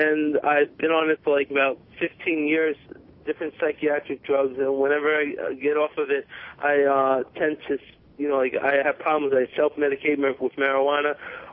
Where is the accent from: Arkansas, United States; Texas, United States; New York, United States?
New York, United States; now in Maui, United States; I'm originally from New York, but I'm living on Maui now, I should say.